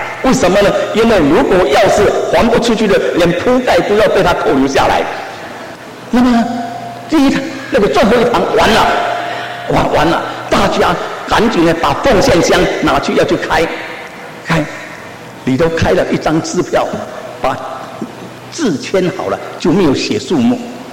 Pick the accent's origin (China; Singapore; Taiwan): Taiwan; Taipei; 你把领事馆设在台北，你就是要替我们台北人办事